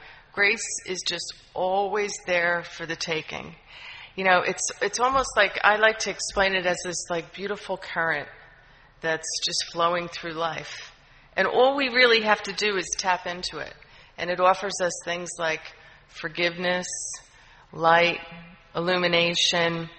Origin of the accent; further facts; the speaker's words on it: New Jersey, United States; now in Tallahassee, United States; You probably can hear in my voice, I'm not from Florida originally. That's why I get so excited about … I'm from the great state of New Jersey.